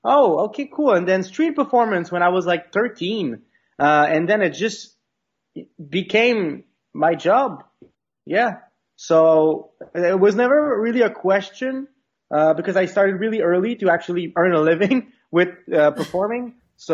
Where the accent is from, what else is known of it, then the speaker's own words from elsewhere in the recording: Quebec City, Quebec, Canada; I'm from Quebec City, Canada. Quebec, the province, and Quebec City, the city.